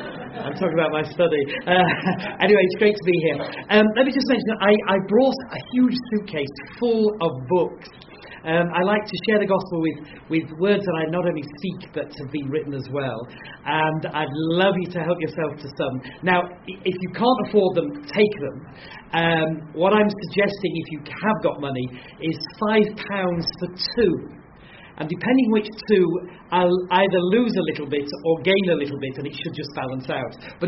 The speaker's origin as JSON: {"language": "English", "region": "Yorkshire and the Humber", "country": "United Kingdom", "said": "And I'm a Yorkshireman, so I always drop that word in every talk."}